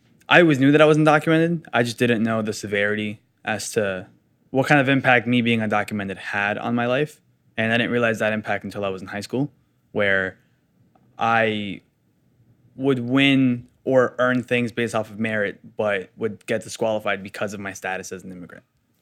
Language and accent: English; Queens, New York, United States; also born or lived in Colombia; I am 19 years old. I was born in Colombia, but I was raised in Queens.